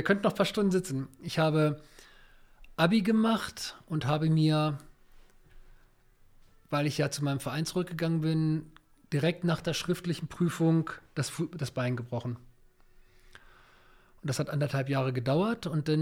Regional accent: Northern Germany, Germany; Ach, das war bei uns in Norddeutschland

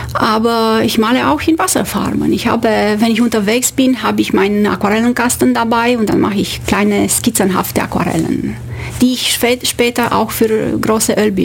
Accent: Romania; German is a second language; moved away as an adult; now in Germany; Ich komme aus Rumänien. Ich bin dort geboren, habe meine Kindheit und Jugend dort verbracht. Ich habe Geologie studiert an der Universität Bukarest.

